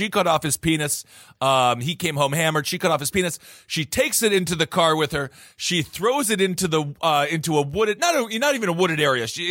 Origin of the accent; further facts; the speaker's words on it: Wisconsin, United States; that story is so much bigger than I remember with my 13-year-old brain growing up in Wisconsin.